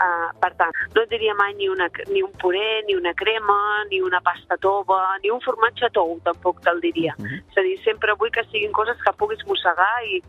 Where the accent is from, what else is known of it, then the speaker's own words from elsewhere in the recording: Vilanova i la Geltrú, Catalonia, Spain; Jo soc de Vilanova i la Geltrú i tenim un dels ports pesquers més importants en gambes.